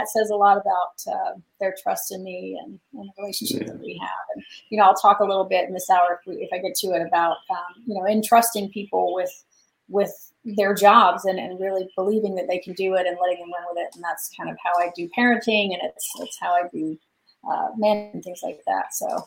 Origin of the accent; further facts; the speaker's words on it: North Carolina, United States; moved away as an adult; So I grew up in the South, actually all over the South, majority of in North Carolina.